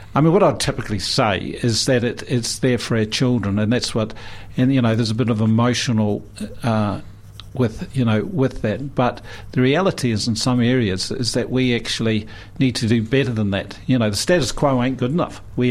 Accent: Otago, New Zealand; Now, we started this off saying I'm from South Otago.

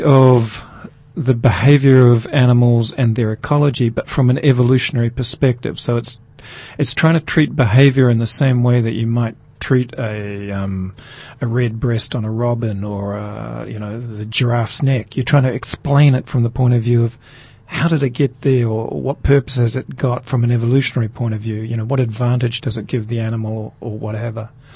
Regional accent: Napier, Hawke's Bay, New Zealand; Yeah, I'm a troubled lad because of it, apparently, but I've survived.

